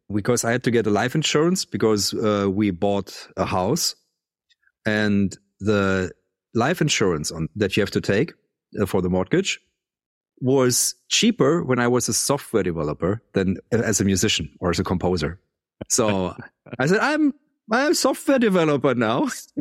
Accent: Baden-Württemberg, Germany; I mean, I come from the Black Forest and I always had the mountains and forest around me, or like vineyards, lots of vineyards everywhere.

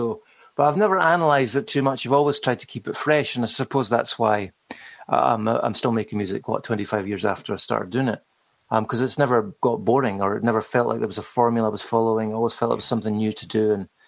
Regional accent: Scotland, United Kingdom; also born or lived in Ayrshire; And then I mainly grew up in Scotland on the East Coast near Dundee.

